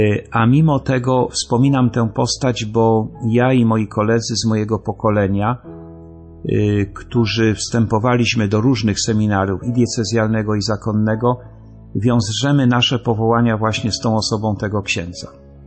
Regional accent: Jelenia Góra, Lower Silesian Voivodeship, Poland; kiedy wróciłem na początku sierpnia do rodzinnej Jeleniej Góry

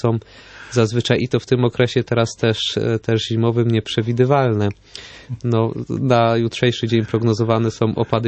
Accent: Gliwice, Silesian Voivodeship, Poland; Ja pochodzę z Gliwic, to jest również na Śląsku.

